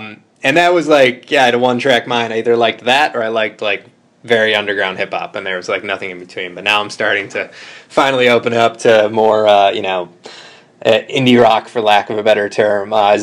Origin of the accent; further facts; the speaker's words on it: Rochester, New York, United States; because I grew up in Rochester, so I grew up on Jenny Cream Ale.